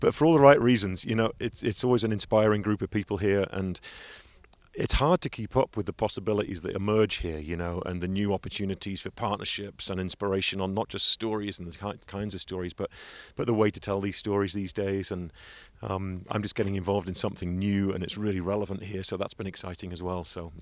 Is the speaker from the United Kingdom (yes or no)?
yes; England, United Kingdom; So I'm 18 from England.